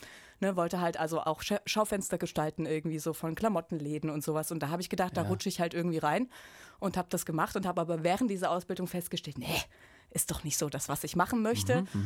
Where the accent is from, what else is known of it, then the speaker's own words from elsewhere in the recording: Saxony, Germany; Ich komme ursprünglich aus Dresden, beziehungsweise aus so einem klitzekleinen Kaff vor Dresden. Da bin ich aufgewachsen, habe da auch mein Abitur gemacht, habe da meine schulische Ausbildung gemacht als gestaltungstechnische Assistentin.